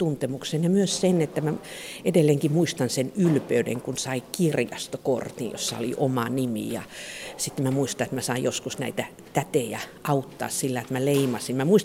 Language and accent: Finnish; Lauritsala, South Karelia, Finland; mä itse koen, että lapsuudessani Lauritsalassa se kirjasto oli se, joka avasi mulle jotenkin ikkunat ja ovet maailmaa